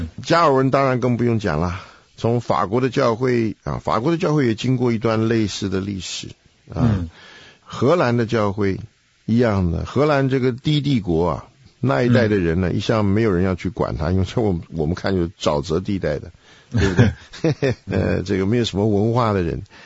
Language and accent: Chinese; China; 的需要，每一个从中国来的人都是回头